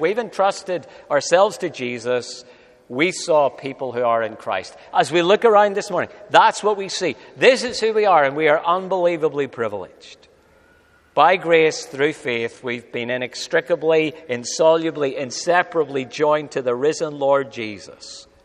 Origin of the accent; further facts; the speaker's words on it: Northern Ireland, United Kingdom; now in Australia; I'm an Ulster man. I'm an Australian, and if I ever run for office, I'll make up my mind, but until then, I'll just be both.